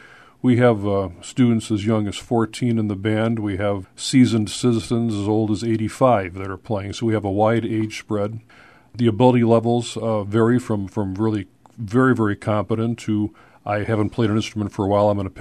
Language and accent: English; Chicago, Illinois, United States; I was born and raised in Chicago and was fortunate to study with some very fine musicians there